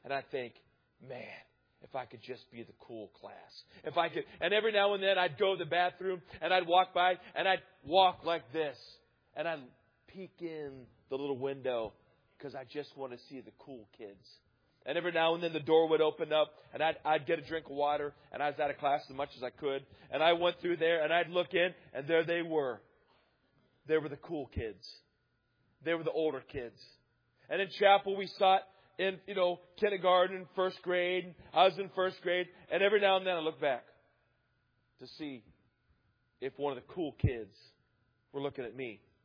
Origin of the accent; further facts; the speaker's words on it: Coshocton, Ohio, United States; I love my hometown of Coshocton. I spent my good years there. But it's not the same place that I grew up in.